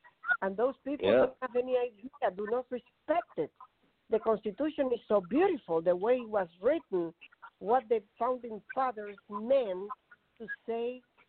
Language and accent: English; Venezuela; because I come from Venezuela. I have seen socialism face to face.